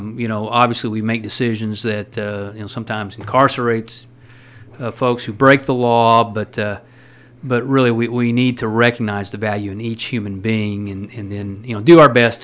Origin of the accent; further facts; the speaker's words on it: Mount Vernon, United States; Well, I grew up in Mount Vernon, and that's where my wife and I live, and we've raised 3 children in Mount Vernon